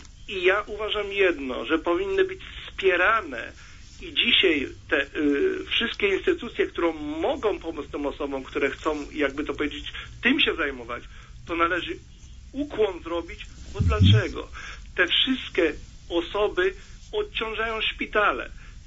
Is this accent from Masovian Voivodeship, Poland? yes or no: no; Wrocław, Lower Silesian Voivodeship, Poland; ponieważ ja jestem z Wrocławia